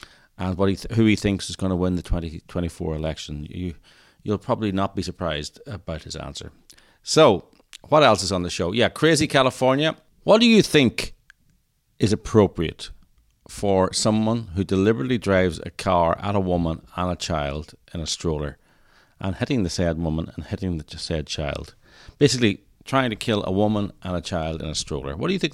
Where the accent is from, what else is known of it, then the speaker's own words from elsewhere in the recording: Northern Ireland, United Kingdom; I think it's because I'm from Northern Ireland.